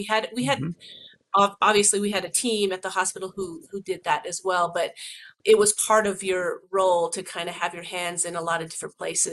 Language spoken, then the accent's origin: English; Fort Defiance, Arizona, United States; I became intrigued about working in my hometown, moved back to Fort Defiance, Arizona, and was the chief of family medicine there for a number of years